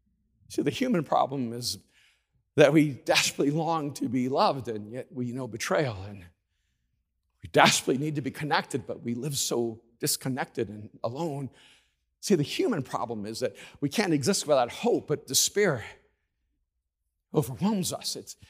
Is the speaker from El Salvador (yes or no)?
yes; El Salvador; moved away; And I'm an immigrant from El Salvador, and I've lost my passport. Never lose your passport when you're from El Salvador when you're going through Germany.